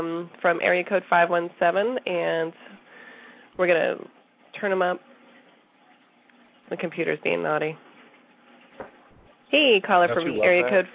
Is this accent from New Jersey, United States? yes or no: no; Miami, Florida, United States; moved away; I'm originally from Miami, so it's been very challenging for the last 19 years living up here because I'm cold all the time.